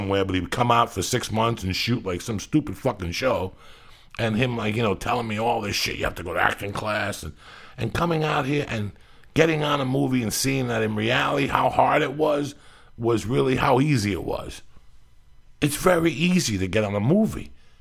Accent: Cuba; English is a second language; now in United States; Since I came from Cuba, Nick, when you can't speak the language, that's how we learned to speak.

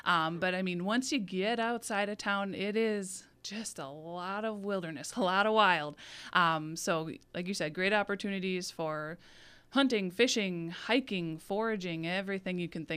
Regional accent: Merrill, Wisconsin, United States; So I grew up in Merrill, so kind of right smack in the middle.

